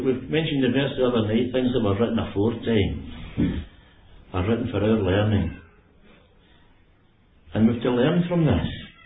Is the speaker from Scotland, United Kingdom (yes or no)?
yes; Kilbirnie, Scotland, United Kingdom; I remember there was an old man in the town where I was brought up in Kilburnie